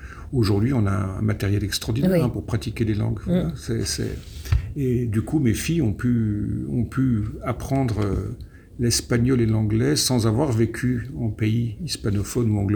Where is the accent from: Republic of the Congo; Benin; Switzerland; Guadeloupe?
Switzerland; moved away as an adult; also born or lived in Peru / United States; now in France; J'ai grandi en Suisse, j'ai passé la... J'ai fait mes études secondaires là-bas, je n'ai pas le bac, donc j'ai la matu, comme on dit là-bas, la maturité. Et donc, je ne suis venu en France qu'à 20 ans, avec déjà 3 langues pratiquées